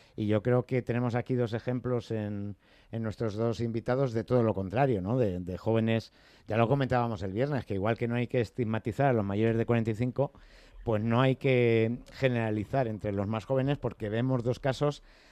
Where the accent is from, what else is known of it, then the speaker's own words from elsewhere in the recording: Community of Madrid, Spain; los madrileños nacemos donde nos da la gana. Incluso podéis nacer en Málaga, incluso.